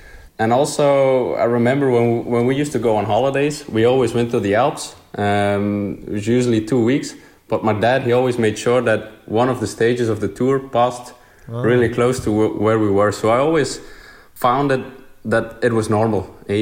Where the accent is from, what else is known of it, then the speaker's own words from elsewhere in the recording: Bruges, Flanders, Belgium; English is a second language; Like you said, I grew up in Bruges